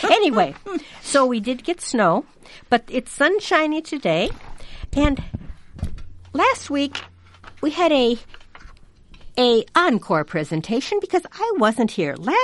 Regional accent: Reedsburg, Wisconsin, United States; My hometown has a... called Reedsburg, Wisconsin, has a festival this time of year.

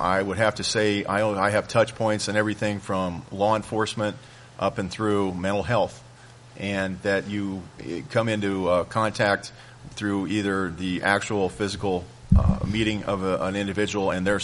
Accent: Nevada, Iowa, United States; I'm born and raised in Nevada. I am Iowa through and through, live on the farm, came back to Iowa

